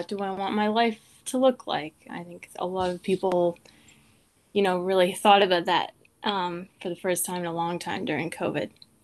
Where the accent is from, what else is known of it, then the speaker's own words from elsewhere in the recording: Nova Scotia, Canada; I grew up in Nova Scotia.